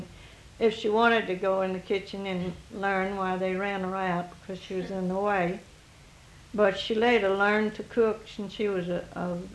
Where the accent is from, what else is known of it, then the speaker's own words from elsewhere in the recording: Allendale, Louisiana, United States; And then we lived there